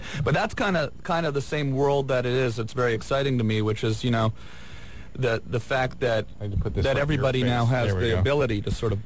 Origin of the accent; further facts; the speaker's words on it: Ottawa, Ontario, Canada; I grew up in Ottawa, Canada, so there's no ocean there.